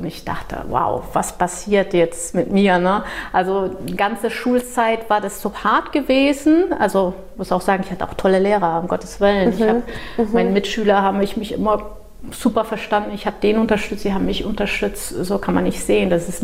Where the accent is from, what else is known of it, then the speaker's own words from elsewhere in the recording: Brazil; now in Germany; Ich bin in Brasilien geboren, aufgewachsen.